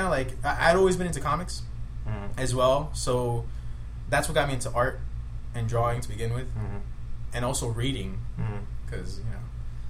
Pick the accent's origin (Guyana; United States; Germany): United States; Hialeah, Florida; it's like, oh, where are you from? Hialeah.